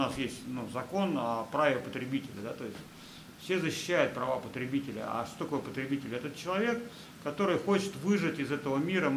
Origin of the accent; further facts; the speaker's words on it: Moscow, Russia; Родом с Москвы.